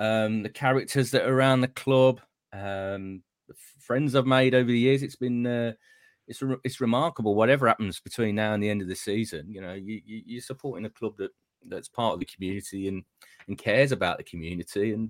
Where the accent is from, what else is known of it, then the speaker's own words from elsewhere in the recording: Tamworth, West Midlands, United Kingdom; I started with my hometown club, Tamworth, Markle Brighton's hometown as well.